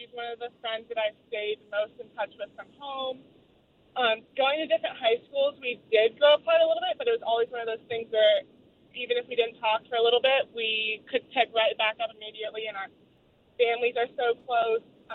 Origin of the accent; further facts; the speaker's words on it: California, United States; Our moms worked together when they were pregnant, and we grew up together in Northern California.